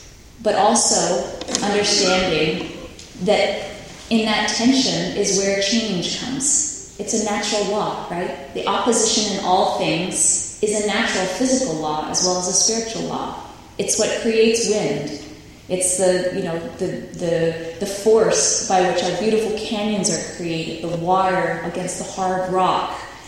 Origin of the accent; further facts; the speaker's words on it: New York, United States; Growing up in New York, the culture of the church was very exotic.